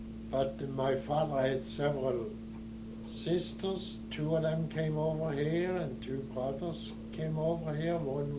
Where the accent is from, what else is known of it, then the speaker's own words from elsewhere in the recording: Stavanger, Rogaland, Norway; English is a second language; Yes, I grew up in Stavanger